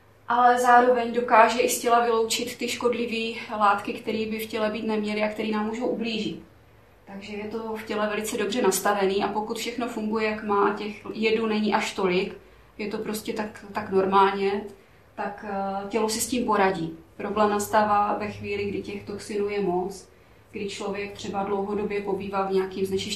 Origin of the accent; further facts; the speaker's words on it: Velká Bíteš, Vysočina Region, Czechia; jsem z Velký Býtešek, kdo mě nezná.